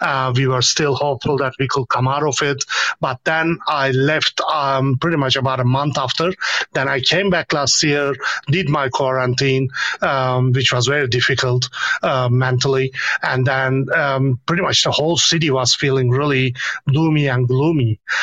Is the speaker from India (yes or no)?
no; Istanbul, Turkey; I'm born and raised in Kadıköy on the Anatolian part of Istanbul